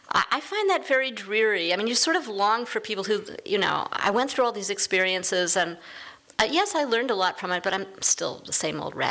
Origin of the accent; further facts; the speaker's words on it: New York, United States; Well, I grew up in New York. That's been my excuse all along. You don't learn to drive when you're 15 or 16, mostly